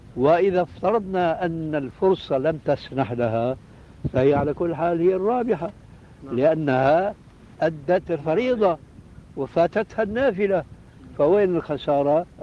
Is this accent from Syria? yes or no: yes; Syria; وأنا ماني كما يقولوا عندنا في الشام حشوة الكبة هي